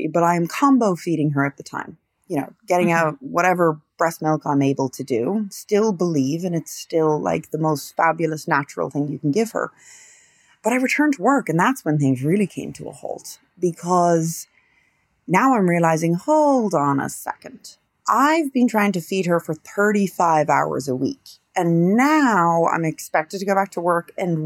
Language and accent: English; Ireland; Maybe it's me being an Irish Catholic woman.